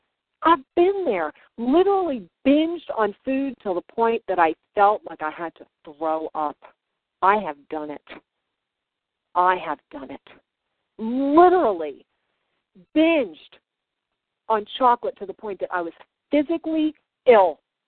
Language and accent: English; New Jersey, United States; You know, I grew up in New Jersey